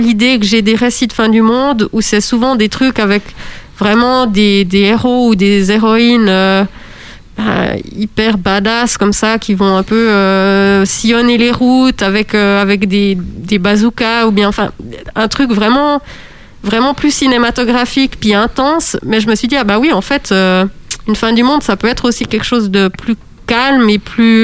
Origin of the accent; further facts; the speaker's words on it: La Chaux-de-Fonds, Neuchâtel, Switzerland; mais qui est vraiment à côté de la Chaux-de-Fonds, en fait